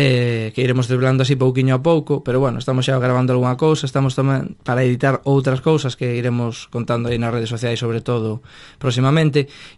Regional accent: Barallobre, Galicia, Spain; eu son da periferia, son de Barallobre.

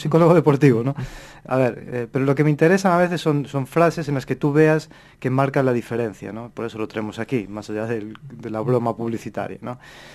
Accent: Uruguay; Todos sabemos que soy uruguayo, me encanta el fútbol

